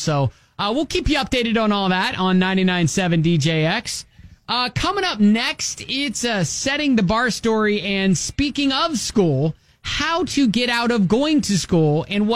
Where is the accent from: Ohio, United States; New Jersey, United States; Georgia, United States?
Ohio, United States; And this out of my home state of Ohio